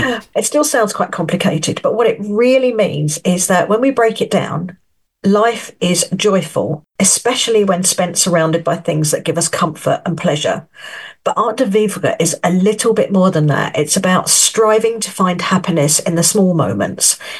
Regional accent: United Kingdom; now in France; I'm a British writer living in France

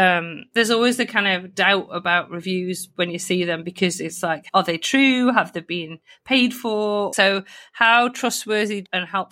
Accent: South Africa; moved away; I grew up in South Africa and I actually looked at my school and where I used to live. I moved away from there, I don't know, the late 80s.

